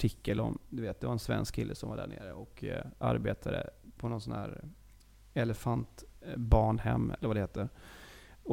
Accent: Italy; jag är italienare

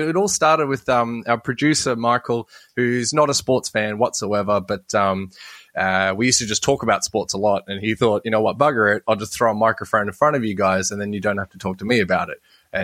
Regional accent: Baulkham Hills, New South Wales, Australia; born there; And then years later, I found out I was born in Baulkham Hills. So technically, I'm a Parramatta boy.

